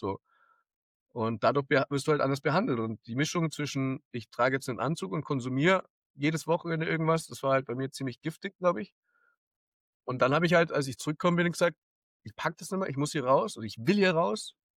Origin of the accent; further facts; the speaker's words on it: Augsburg, Bavaria, Germany; von Augsburg, meiner Heimatstadt, nach Kapstadt.